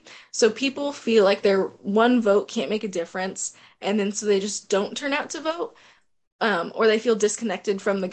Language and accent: English; Washington, United States; now in Indiana, United States; I'm not originally from Indiana. I'm from Washington State. So I didn't know much about Indiana's voter processes.